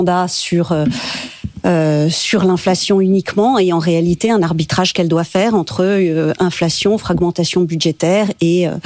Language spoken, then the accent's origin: French; France; Ça me désole en tant que Française